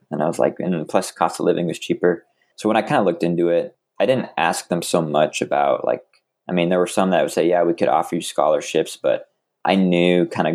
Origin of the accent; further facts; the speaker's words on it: Minnesota, United States; now in Norman, United States; And me growing up in Minnesota thought, hey, we know we could look at the Midwest.